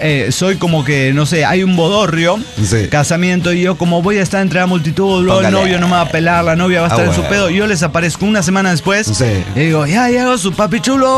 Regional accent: Bolivia; now in Cusco, Peru; Soy de Bolivia, soy boliviano.

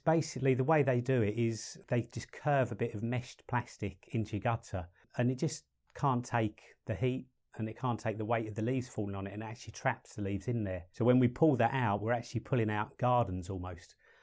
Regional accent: London, United Kingdom; moved away as an adult; now in Perth, Australia; If you haven't guessed already, I'm from North London. Originally.

